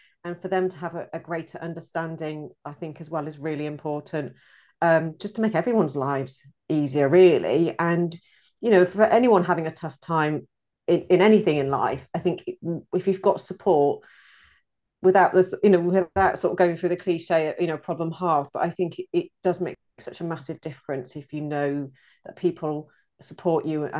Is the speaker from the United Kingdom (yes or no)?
yes; South East England, United Kingdom; moved away; I'm originally from Oxfordshire, but I've lived in various places around the UK, and we moved to the area just under a year ago now, actually. And this is the furthest north I've lived